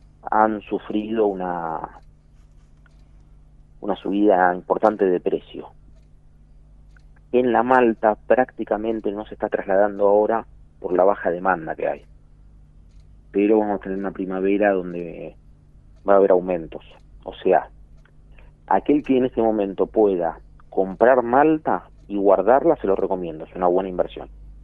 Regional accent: Buenos Aires, Argentina; yo te hablo también un poco como porteño en este momento.

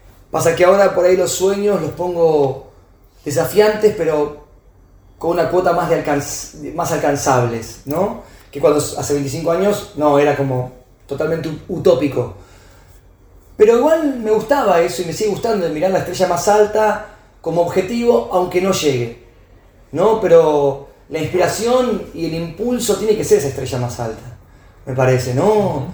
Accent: Rafael Calzada, Buenos Aires Province, Argentina; born there; Bueno, Rafael Calzada, donde yo nací, ¿no?

